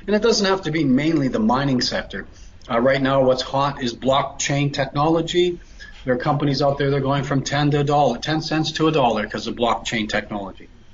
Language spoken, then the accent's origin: English; Canada; because then you can add up the Canadian, because I'm a Canadian.